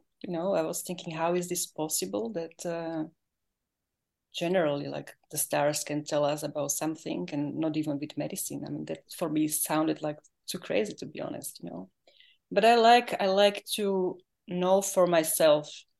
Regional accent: Slovakia; English is a second language; I'm from Slovakia. So my English may be not so perfect.

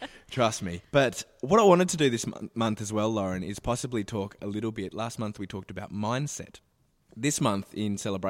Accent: Australia; as an Australian artist

